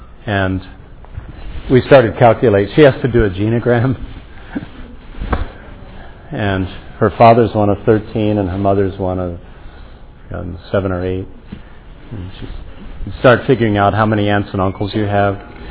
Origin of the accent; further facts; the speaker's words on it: Illinois, United States; I'm from Illinois. Yeah, I am. Not from Chicago.